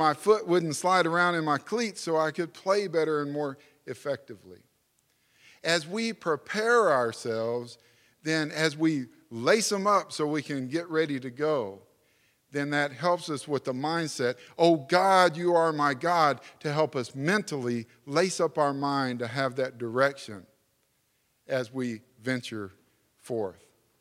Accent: Houston, Texas, United States; I grew up in Houston, so it was great to get out with the family.

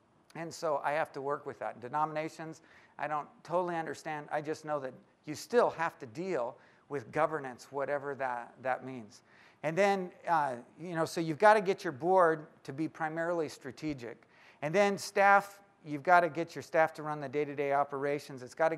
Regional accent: Oceanside, California, United States; I've grown up in Southern California my whole life. I was born down in Oceanside.

